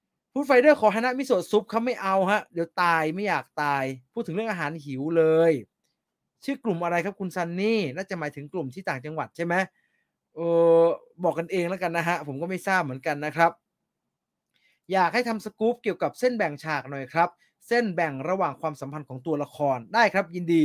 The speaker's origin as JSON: {"language": "Thai", "region": "Chiang Mai", "country": "Thailand", "tie": "born or raised there", "said": "แต่เชียงใหม่ผมคิดเหมือนทุกคนครับผมว่ายากผมก็เกิดและโตที่นั่นนะ"}